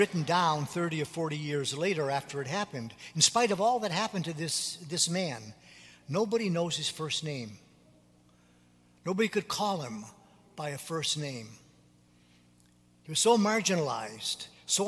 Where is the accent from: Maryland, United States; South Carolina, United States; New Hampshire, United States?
New Hampshire, United States; Jaffrey; born there; When I was born over in Jaffrey in 1942, it hurts just to say that date, by the way.